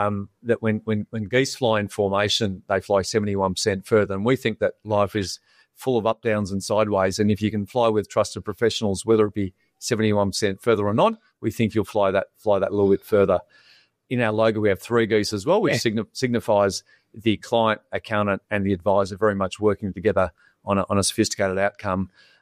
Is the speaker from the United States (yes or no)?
no; Perth, Western Australia, Australia; growing up in Perth with amazing weather, it was pretty much picking up every ball since I can remember.